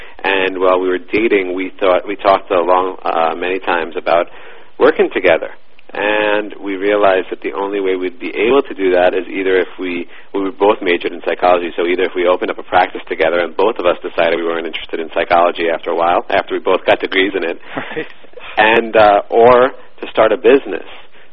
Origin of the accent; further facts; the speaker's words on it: New York, United States; I'm 32 years old and born and raised in New York.